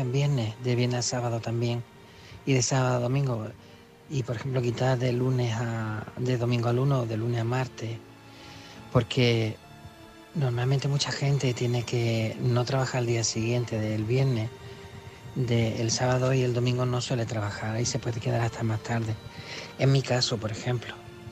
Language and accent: Spanish; Málaga, Andalusia, Spain; de Málaga.